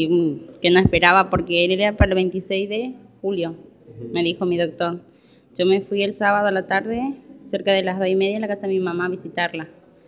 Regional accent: Paraguay; now in Argentina; Soy paraguaya, pero soy radicada hacia la Argentina. Vivo hacia acá. Los tres mis hijos son argentinos.

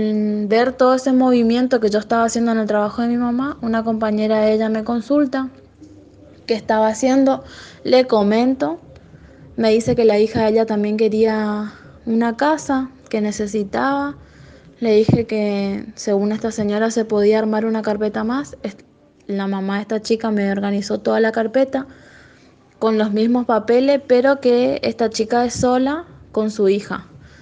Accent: Puerto Esperanza, Misiones, Argentina; now in Posadas, Argentina; yo soy de Puerto Esperanza, nací allá, tengo toda mi familia allá.

